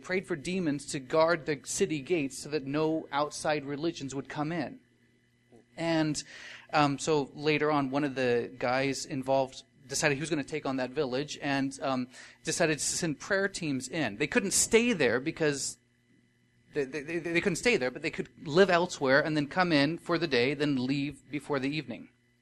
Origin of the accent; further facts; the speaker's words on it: Ecuador; I grew up in Ecuador